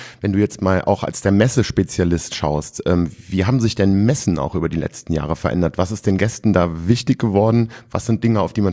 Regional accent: Rhineland, Germany; was ich als Rheinländer ja toll finde.

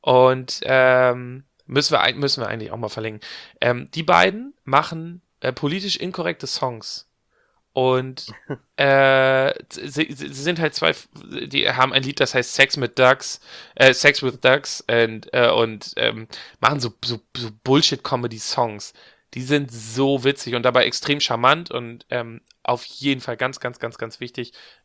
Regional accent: Northern Germany, Germany; Als Norddeutscher versteht man das halt wirklich.

